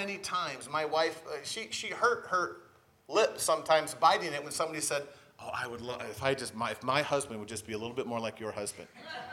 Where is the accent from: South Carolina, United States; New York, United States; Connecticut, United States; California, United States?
South Carolina, United States; When we first moved down to Florida, I moved to Florida from South Carolina. I grew up in ministry in South Carolina.